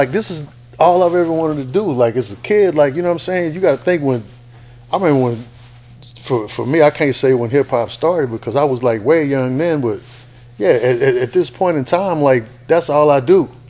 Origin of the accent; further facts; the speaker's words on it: LaPorte, United States; I grew up in LaPorte.